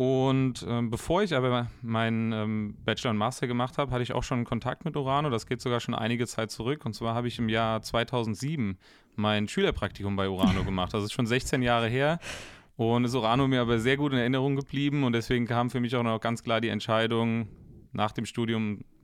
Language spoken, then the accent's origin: German; Wallhausen, Rhineland-Palatinate, Germany; Ich persönlich komme ja auch hier direkt aus dem Kreuznacher Umland, aus Wallhausen. Und für mich war es wahnsinnig wichtig, dass ich hier auch in meiner Heimat bleiben kann.